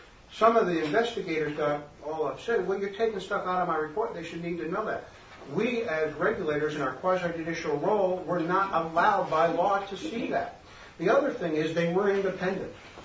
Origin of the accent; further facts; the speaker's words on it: New York, United States; The drinking age when I was growing up in New York was 18.